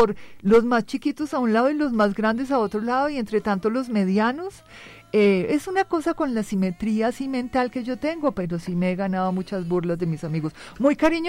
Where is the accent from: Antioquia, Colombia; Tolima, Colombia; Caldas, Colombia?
Antioquia, Colombia; también soy paisa y eso es muy particular con los paisas, sí, la limpieza, el orden, etc.